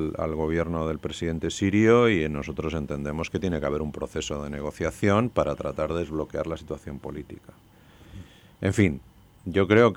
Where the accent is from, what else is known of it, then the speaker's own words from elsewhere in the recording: Spain; Pero bueno, siendo español y a título privado